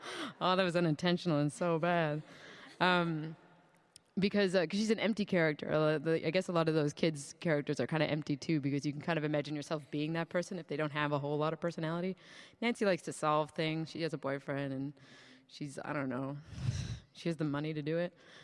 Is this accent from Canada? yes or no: yes; Canada; I'm Canadian